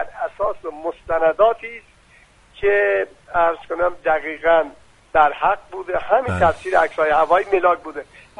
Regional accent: Iran; من از دلسوزی شماها تشکر میکنم به عنوان یک ایرانی

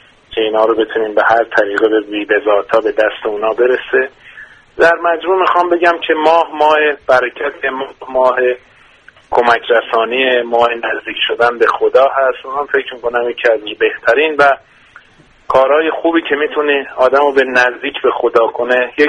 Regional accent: Shiraz, Fars, Iran; به خاطری که من شیرازی هستم

